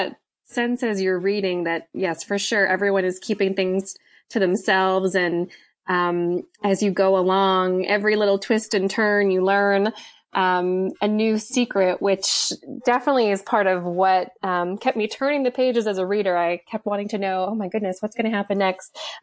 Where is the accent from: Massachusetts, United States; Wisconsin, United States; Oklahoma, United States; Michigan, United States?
Massachusetts, United States; Westport; It's set in Little Compton, which is right next door to where I grew up. I grew up in Westport, Mass.